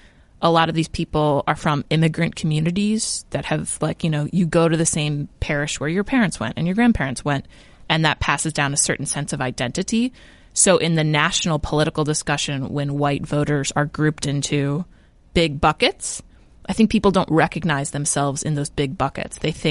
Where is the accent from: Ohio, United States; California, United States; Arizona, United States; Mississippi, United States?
Ohio, United States; Cleveland; coming from Cleveland, and I mean, I'm Irish